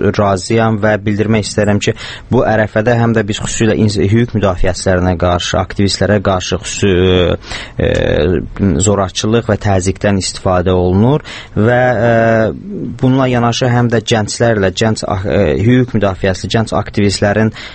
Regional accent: Norway; Azerbaijani is a second language; Mən də Norveçdənəm, biz də neft ölkəsiyik

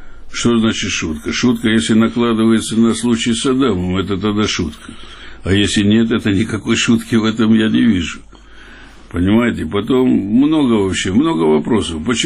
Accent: Tbilisi, Georgia; Кстати говоря, потому что действительно я тбилисец.

